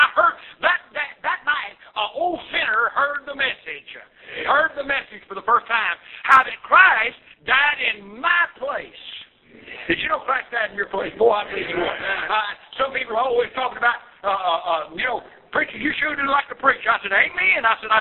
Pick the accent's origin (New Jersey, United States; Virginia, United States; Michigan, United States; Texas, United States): Texas, United States; born there; I went back to that, I played in Marshall, Texas. I'm a Texan by birth.